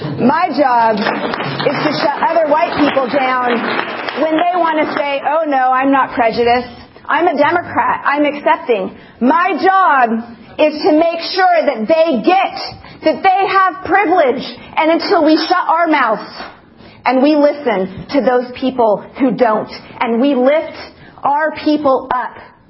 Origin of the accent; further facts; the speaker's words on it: Idaho, United States; and I am from Idaho. We are so white.